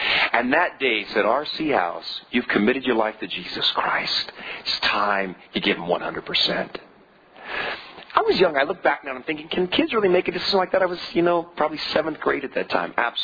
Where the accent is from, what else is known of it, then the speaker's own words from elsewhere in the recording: California, United States; I was raised in Northern California by very pious parents, much like Timothy had been by Eunice and his grandmother.